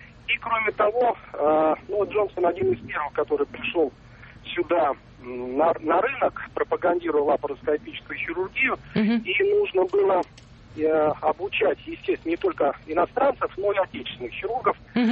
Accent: Saint Petersburg, Russia; я из Петербурга.

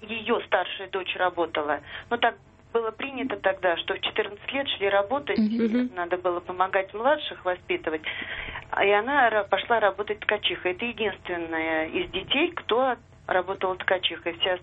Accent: Moscow, Russia; из Москвы.

